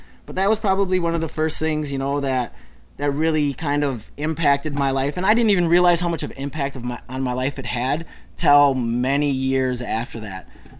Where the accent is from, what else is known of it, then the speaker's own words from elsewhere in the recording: New Berlin, United States; I grew up in New Berlin, like I said